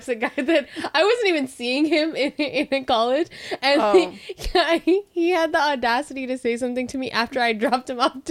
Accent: Stockton, California, United States; Dude, when people hear that I'm from Stockton, they're like, ugh.

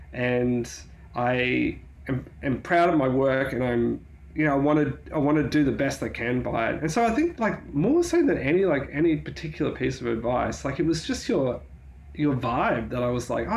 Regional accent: Queensland, Australia; I'm from Queensland.

